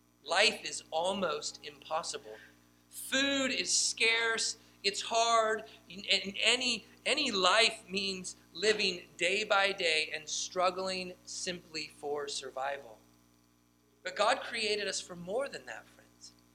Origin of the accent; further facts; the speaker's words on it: California, United States; I'm from Northern California, so when I think of the wilderness, I think of the great outdoors.